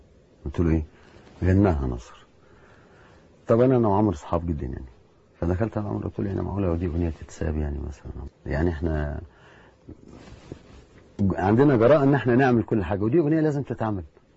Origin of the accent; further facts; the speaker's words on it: Libya; ده رتم زفه عندنا في ليبيا